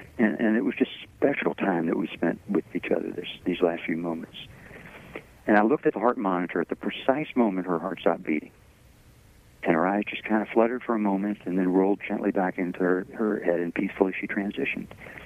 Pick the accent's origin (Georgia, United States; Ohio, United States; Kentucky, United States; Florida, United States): Kentucky, United States; She was raised in South Carolina. I was raised in Kentucky.